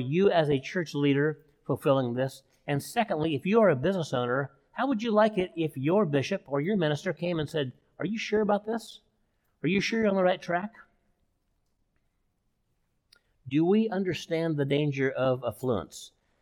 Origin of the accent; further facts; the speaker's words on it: California, United States; And I remember as a boy growing up in California thinking, what kind of a Christmas would that be?